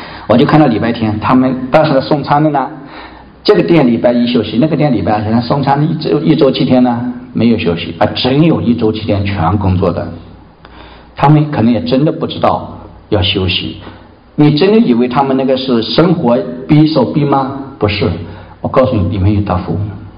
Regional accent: China; 我们中国人一出去，我们是勤奋啊

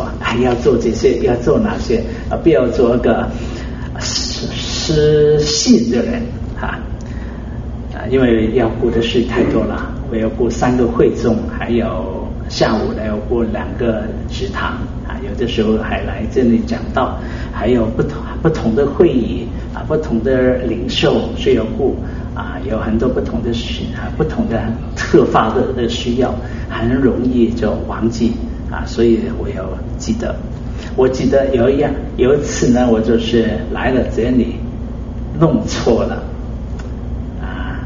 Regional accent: China; 我们中国人说那个温柔是不一定是你好吗是很温柔的讲话

